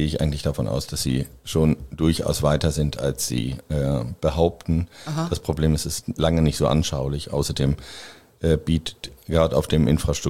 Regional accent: Schleswig, Schleswig-Holstein, Germany; Das Bundesland Schleswig-Holstein ist zufällig mein Heimatland. Ich komme aus einer Stadt, die heißt Schleswig.

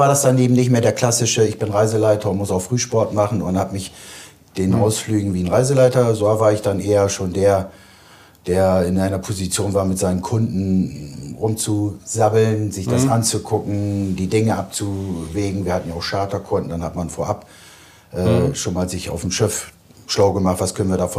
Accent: Neuenkirchen, Lower Saxony, Germany; ich komme halt aus Neunkirchen, tiefster Bremer Norden, sprich Niedersachse.

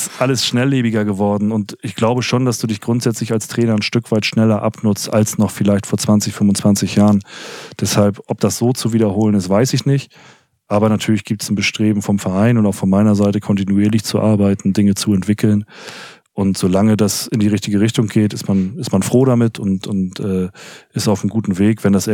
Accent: Kiel, Schleswig-Holstein, Germany; Also da, wo ich herkomme, gibt es viele Strände. Also in Kiel und Umgebung

